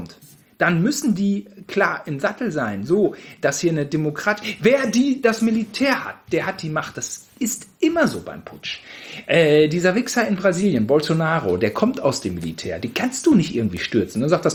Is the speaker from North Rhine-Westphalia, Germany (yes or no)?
yes; Gütersloh, North Rhine-Westphalia, Germany; ich aufgewachsen in Gütersloh